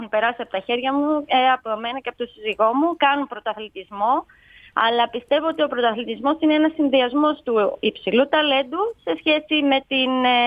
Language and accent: Greek; Thessaloniki, Central Macedonia, Greece; now in Zakynthos, Greece; γιατί εγώ μεγάλωσα στη Θεσσαλονίκη και θυμάμαι τον εαυτό μου να τρέχω πανικόβλητη για να προλάβω προπόνηση, σχολείο, φροντιστήριο, ξένες γλώσσες.